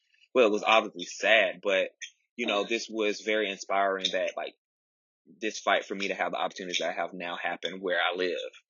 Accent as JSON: {"language": "English", "town": "Tuskegee", "region": "Alabama", "country": "United States", "tie": "born or raised there", "said": "So I grew up in Tuskegee, Alabama, a very historic place."}